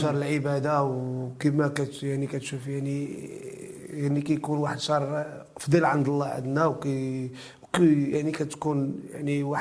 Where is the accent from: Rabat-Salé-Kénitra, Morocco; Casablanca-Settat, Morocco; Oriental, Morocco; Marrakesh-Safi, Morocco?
Rabat-Salé-Kénitra, Morocco; Rabat; أنا ولد مدينة الرباط، مدينة نعم. القديمة، مدينة نعم. العتيقة. أنا ساكن في مدينة القديمة،